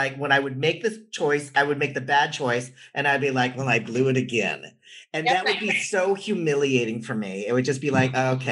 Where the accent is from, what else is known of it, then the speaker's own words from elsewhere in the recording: Philippines; I'm Filipino and you're Black, but the thing that makes us a family is that we all love each other.